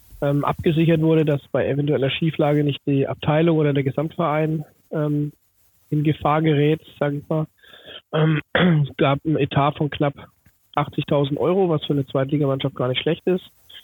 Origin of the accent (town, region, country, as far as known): Schwabach, Bavaria, Germany; born there